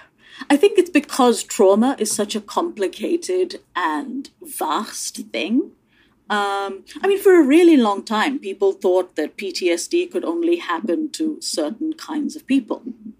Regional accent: India; now in United Kingdom; I grew up in India. I'm now British. My husband is white British. My children are multiracial.

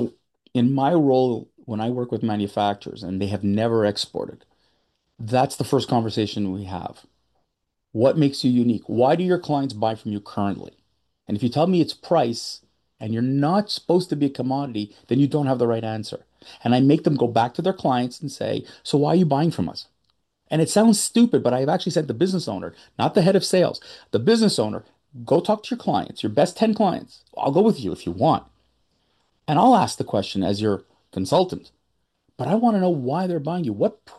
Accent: Canada; I'm a Canadian

